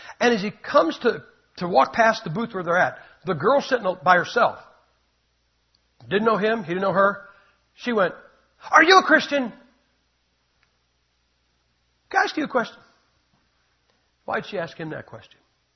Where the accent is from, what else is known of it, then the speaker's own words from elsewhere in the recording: Massillon, Ohio, United States; I am from Massillon, Ohio. Massillon, Ohio is where pro football got its start. The very first pro football team in history was my hometown, Massillon Tigers.